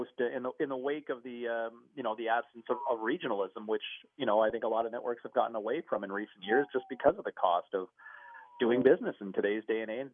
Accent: Ottawa, Ontario, Canada; Like I grew up, you know, growing up in Ottawa

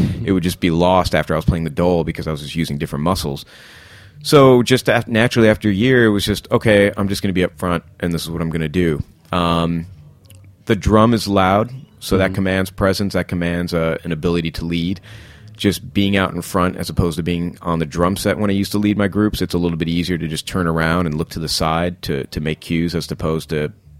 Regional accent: Rochester, New York, United States; So I was born and raised in Rochester, but just the immediate family was, and still is, in the States. All the rest of my family is back in India.

